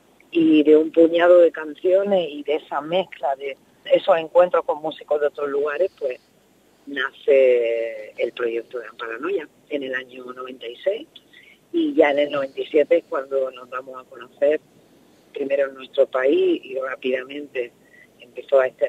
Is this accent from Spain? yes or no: yes; Granada, Andalusia, Spain; moved away; also born or lived in Alcalá la Real / Madrid; Bueno, yo nací en Alcalá la Real, en Jaén, y con 2 añitos mi familia, cuando yo tenía 2 añitos, mi familia se trasladó a vivir a Granada, así que bueno, soy granadina de adopción y en la ciudad donde crecí